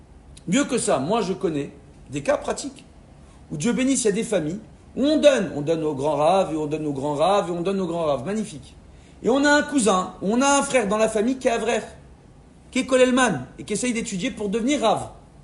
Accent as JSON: {"language": "French", "town": "Sarcelles", "region": "Île-de-France", "country": "France", "tie": "born or raised there", "said": "moi, j'ai grandi à Sarcelles, je sais faire en sorte qu'on accepte ce que je dis."}